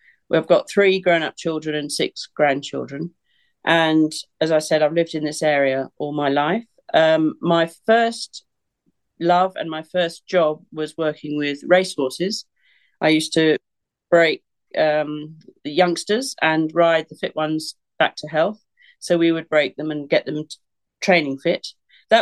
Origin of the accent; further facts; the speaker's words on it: South East England, United Kingdom; That's where I am now, and that's where I've spent my life. I'm within a few miles of where I was born. So I've spent my whole life in the southeast of England. Not far from the coast, not far from the city of London.